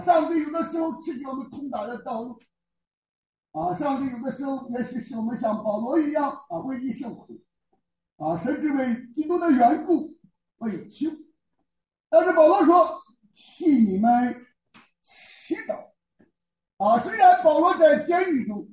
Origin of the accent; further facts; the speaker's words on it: China; 我中国人讲的不好听